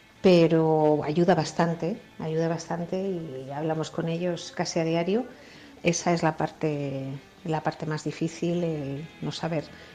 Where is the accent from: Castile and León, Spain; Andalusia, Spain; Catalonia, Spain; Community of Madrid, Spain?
Community of Madrid, Spain; Madrid; now in Biel, Switzerland; soy de Madrid. Llevo en Suiza viviendo 10 años en una ciudad pequeña que se llama Biel, que queda a una media hora de Berna.